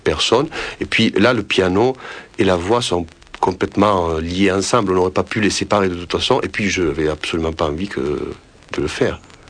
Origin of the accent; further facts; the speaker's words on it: Italy; c'était des choses qu'il a enregistrées chez nous en Italie, avec des moyens du bord qu'il avait.